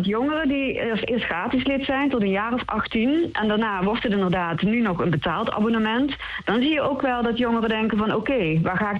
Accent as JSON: {"language": "Dutch", "country": "Netherlands", "said": "Ik ben Nederlander, maar ik heb ook een andere hoed."}